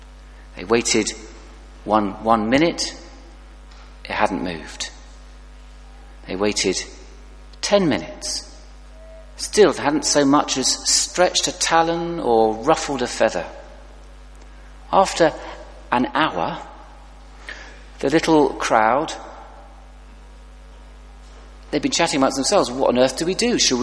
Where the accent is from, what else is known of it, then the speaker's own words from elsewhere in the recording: Wimborne Minster, South West England, United Kingdom; also born or lived in Reading; I was born in Reading, grew up in Wimborne Minster